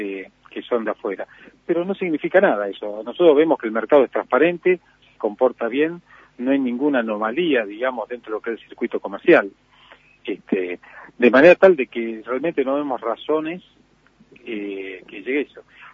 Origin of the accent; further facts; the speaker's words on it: Argentina; Es decir, como argentino...